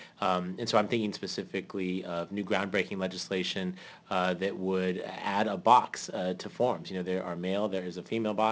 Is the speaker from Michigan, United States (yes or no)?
no; San Diego, California, United States; I am the son of a hotel maid and a gardener, and, you know, I grew up here in San Diego.